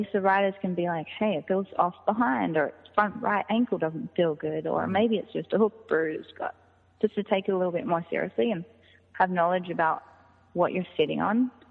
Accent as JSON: {"language": "English", "country": "Australia", "tie": "born or raised there", "also_born_or_lived": "United States", "said": "And my family on my mother's side lived in America. So I really wanted to take the opportunity to come and spend time with them because I grew up with them before I went back to Australia when I was younger."}